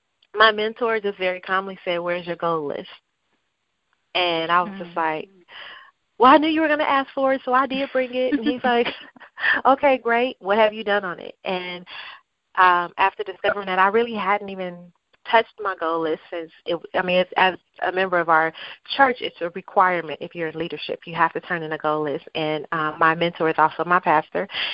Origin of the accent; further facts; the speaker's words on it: Compton, California, United States; I grew up in Compton, California, and I am one of three siblings.